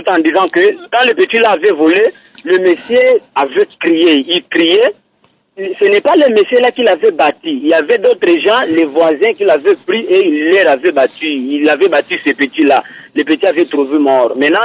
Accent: Kindu, Maniema, DR Congo; Puisque ici chez nous à Kindu, plus précisément dans la commune de Longoli, nous connaissons des cas de vol.

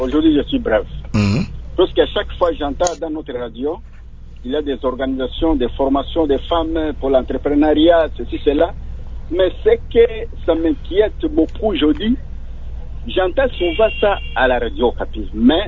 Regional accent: Bandundu, Kwilu, DR Congo; Moi, je suis de Bandundu, de Kwilu, de Bandunduville.

